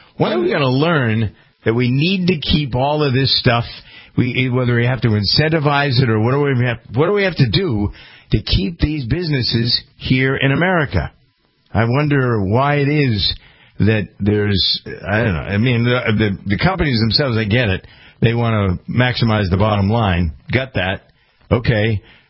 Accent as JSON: {"language": "English", "town": "Framingham", "region": "Massachusetts", "country": "United States", "tie": "born or raised there", "said": "I know I can talk a big game about my hometown of Framingham, Massachusetts"}